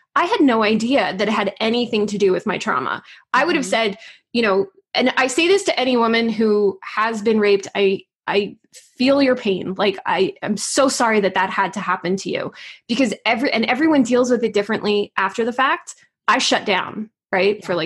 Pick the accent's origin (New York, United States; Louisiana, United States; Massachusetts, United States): New York, United States; I'm a New Yorker, man.